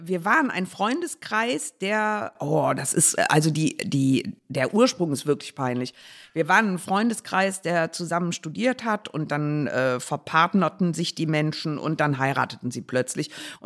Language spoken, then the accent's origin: German; Düsseldorf, North Rhine-Westphalia, Germany; ich bin Düsseldorferin, ja. Richtig. Oberbilk, Friedrichstadt, das ist so richtig, richtig Zentrum.